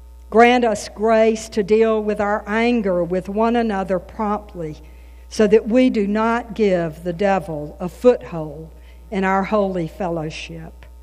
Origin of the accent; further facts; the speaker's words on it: the South, United States; accent: southern; With my strong southern accent, I couldn't pronounce the words.